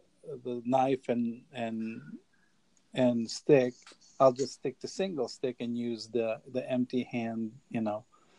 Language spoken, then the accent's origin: English; United States; I grew up in the States, and, you know, growing up, I saw Chinese martial arts, Japanese martial arts, Korean martial arts.